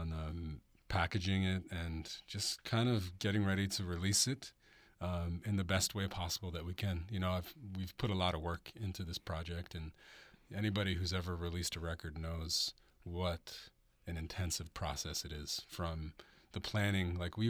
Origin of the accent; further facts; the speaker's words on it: Ashland, Oregon, United States; And they were kind of surprised that I was from Ashland.